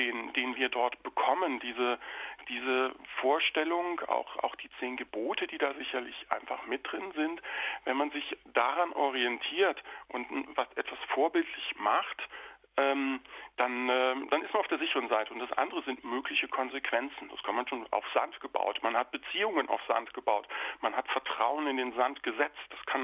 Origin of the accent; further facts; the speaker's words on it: North Rhine-Westphalia, Germany; born there; als gebürtiger Rheinländer, Köln nahestehend